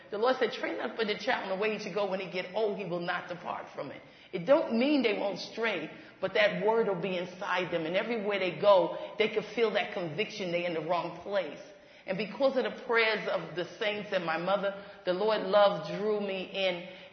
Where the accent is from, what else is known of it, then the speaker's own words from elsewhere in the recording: New York City, New York, United States; I was raised and born in New York City. Come from a line of family and generations of evangelists and pastors and leaders